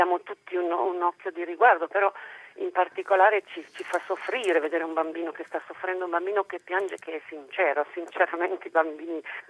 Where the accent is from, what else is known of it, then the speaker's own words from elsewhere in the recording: Netro, Piedmont, Italy; born there; perché noi siamo nati a Nitro Biellese, un paesino vicino a Biella.